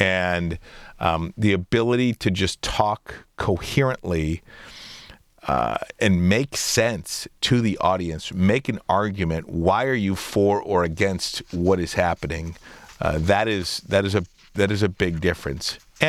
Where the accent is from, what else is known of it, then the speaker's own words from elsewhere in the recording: Detroit, Michigan, United States; You're a kid growing up in Detroit.